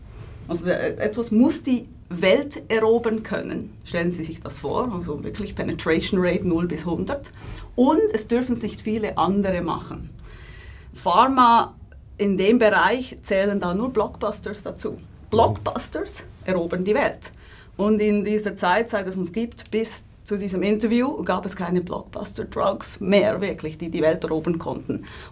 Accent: Nunningen, Solothurn, Switzerland; ich bin aus Nunningen, einem Dorf im Kanton Solothurn, in der Nähe von Basel, im Schwarzbubenland.

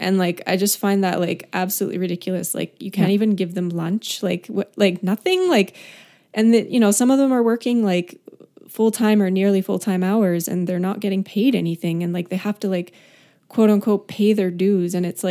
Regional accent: Canada; now in Los Angeles, United States; when I was younger and, you know, I moved to Los Angeles from Canada.

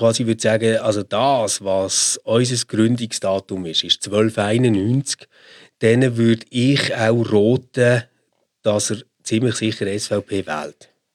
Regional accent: Switzerland; Also das ist ja auch ein bisschen das Ding, wo glaub, als Schweizer einfach fast nicht kannst nachvollziehen.

